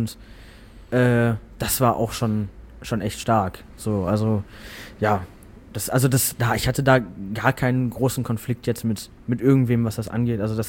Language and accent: German; Hamm, North Rhine-Westphalia, Germany; ich habe halt in Hannover gewohnt und die wohnen immer noch in Hamm. Auch in dem Haus, wo ich groß geworden bin